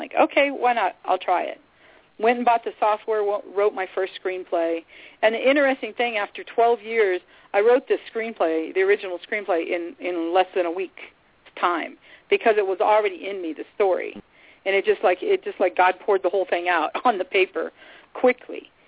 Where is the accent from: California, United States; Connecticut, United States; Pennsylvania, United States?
California, United States; Azusa; we moved to Azusa, and growing up in Azusa, one of the girls that I grew up